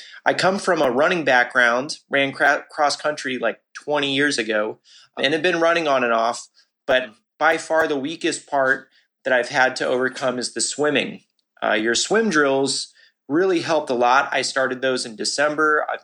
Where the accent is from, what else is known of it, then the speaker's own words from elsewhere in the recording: Missouri, United States; I'm from Missouri. I'm 38 years old and just getting into triathlon.